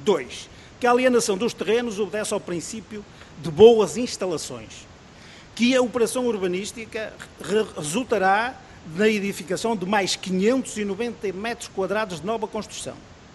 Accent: Norte, Portugal; Peço desculpa, mas como sou do Norte, só posso desconfiar.

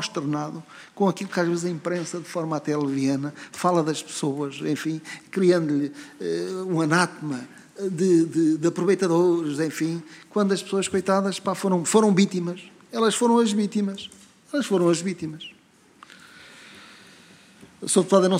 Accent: Penela, Centro, Portugal; now in Figueiró dos Vinhos, Portugal; eu sou natural do Conselho de Penela, nem sou natural... Mas o meu, eu vivo em Figueirão dos Vinhos e considero-me um figueirense. Considero-me um figueirense. Também um penelense e um figueirense.

